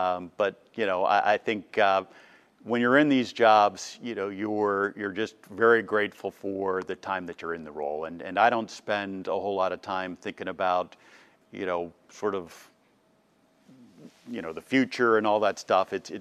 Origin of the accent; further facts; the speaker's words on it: Cincinnati, Ohio, United States; also born or lived in Boston / East Coast; So I was born in Boston, grew up on the East Coast until we started moving around, went to high school in Cincinnati, and then ultimately went to college down in North Carolina.